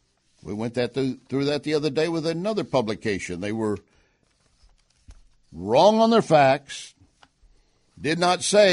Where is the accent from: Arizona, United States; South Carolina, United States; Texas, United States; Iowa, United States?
Texas, United States; I'm just saying, you know, being a Texan and Oklahomans up there, you sooner, there's a lot of rural parts in Oklahoma.